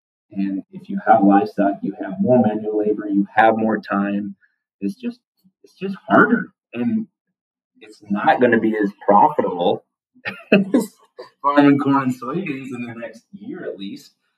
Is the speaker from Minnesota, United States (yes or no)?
yes; Minnesota, United States; So like I said, I grew up in Northwest Minnesota, Northwest of Pipestone, and live there currently now.